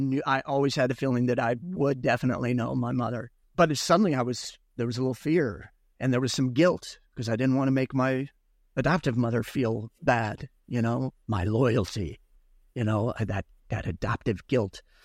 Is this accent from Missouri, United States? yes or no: yes; Missouri, United States; born there; Missouri was very closed. I was born on the Missouri side.